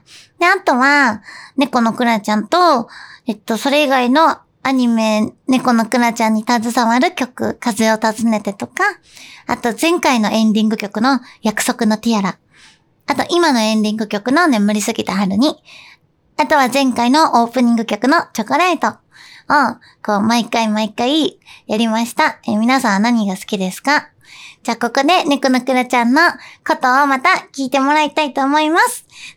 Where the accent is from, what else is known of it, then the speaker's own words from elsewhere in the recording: Tokyo, Japan; 私東京出身なんですけど、